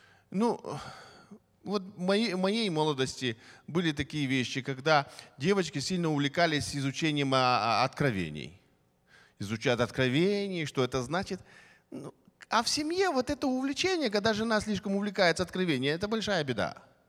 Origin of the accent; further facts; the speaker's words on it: Ukraine; moved away as an adult; Мы, приехавшие из Советского Союза, Украины, в России, для нас, вы просто другого не видели. А для нас, которые оттуда приехали